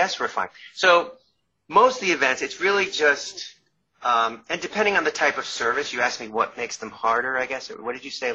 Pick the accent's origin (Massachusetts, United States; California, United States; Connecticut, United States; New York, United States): New York, United States; I lived in New York at the time. I grew up in New York, and I was still grew up in Long Island, and I was living in New York.